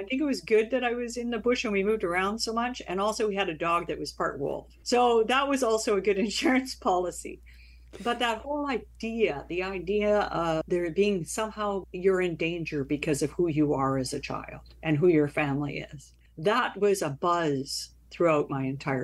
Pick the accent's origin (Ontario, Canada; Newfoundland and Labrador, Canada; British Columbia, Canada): British Columbia, Canada; Burns Lake; born there; I was born in Burns Lake, BC, mm-hmm. but I never actually lived there.